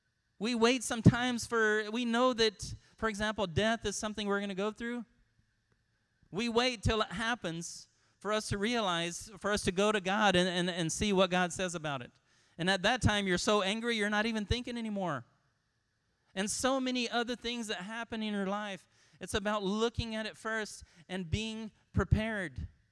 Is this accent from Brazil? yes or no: yes; Brazil; moved away; when I moved here from Brazil, you live in a region that has a weather anomaly that's different than most places.